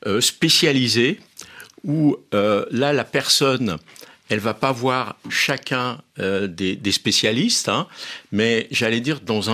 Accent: Annecy, Auvergne-Rhône-Alpes, France; je voudrais juste vous dire que je viens d'Annecy, de la Haute-Savoie

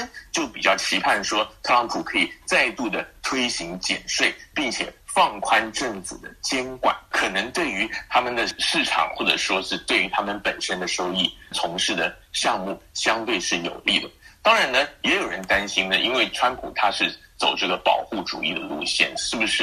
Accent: Taiwan; 我本人是来自台湾

